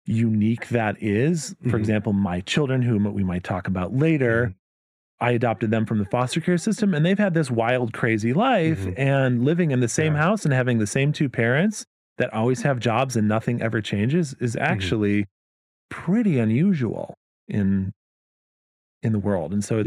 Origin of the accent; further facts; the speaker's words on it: Oakdale, Minnesota, United States; So I grew up in Oakdale. As we mentioned, this is the town where Derek Chauvin lived until about 2 years ago. But yeah, very run-of-the-mill, mostly white suburb of St. Paul, Minnesota.